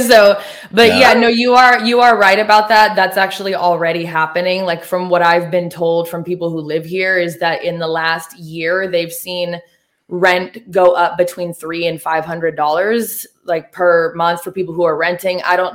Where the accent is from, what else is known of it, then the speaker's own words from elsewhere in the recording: Oregon, United States; also born or lived in Los Angeles; now in Nashville, United States; Yeah, so I'm from Oregon, and I also used to live in L.A.